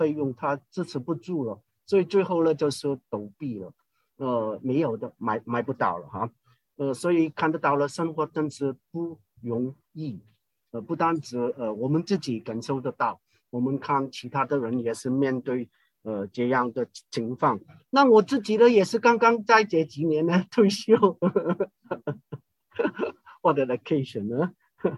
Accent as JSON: {"language": "Chinese", "country": "Hong Kong", "accent": "Hong Kong", "second_language": "Chinese", "said": "我香港人要讲普通话的时候，我怎么去面对？"}